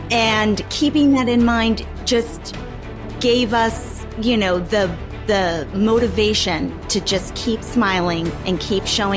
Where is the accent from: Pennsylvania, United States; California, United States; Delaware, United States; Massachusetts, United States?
California, United States; San Jose; And I grew up in East San Jose in California, where I had a single mother who with two older sisters.